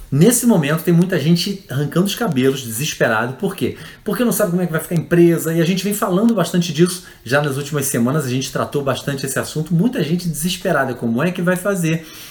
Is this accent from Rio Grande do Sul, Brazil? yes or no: no; Petrópolis, Rio de Janeiro, Brazil; eu sou de Petrópolis e eu descia para trabalhar no Rio de Janeiro.